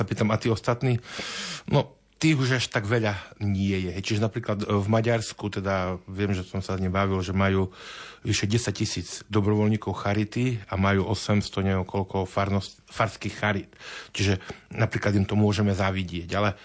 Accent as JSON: {"language": "Slovak", "region": "Prešov Region", "country": "Slovakia", "said": "lebo aj u nás na Spiši máme viaceré budovy, dokonca aj cirkevnej fary, bývalé cirkevné školy, ktoré sú vybývané"}